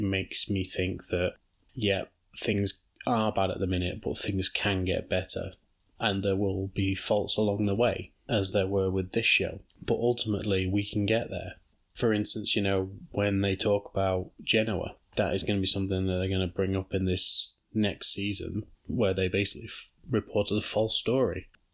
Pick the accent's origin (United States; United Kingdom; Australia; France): United Kingdom; being a Brit